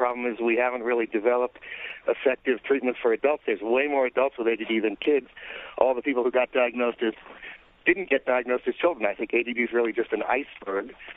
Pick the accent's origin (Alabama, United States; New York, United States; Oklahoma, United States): New York, United States; Brooklyn; Oh, I'm a doctor from Brooklyn.